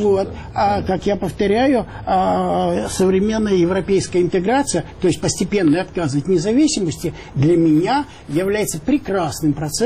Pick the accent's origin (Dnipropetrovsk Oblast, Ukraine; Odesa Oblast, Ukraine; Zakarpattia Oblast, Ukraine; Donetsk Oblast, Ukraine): Odesa Oblast, Ukraine; Odesa; Да, я одессит.